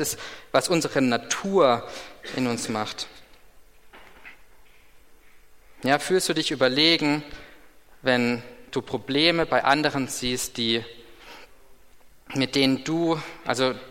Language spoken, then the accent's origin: German; Germany; vielleicht wir als Deutsche noch ein bisschen extremer als so manch anderer